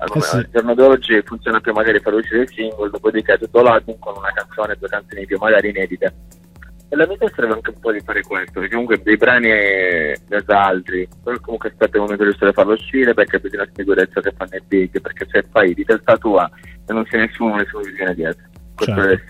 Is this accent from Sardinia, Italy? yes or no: yes; Sardinia, Italy; il video l'ho girato in Sardegna, se non vicino al mio paese, cioè insomma vicino.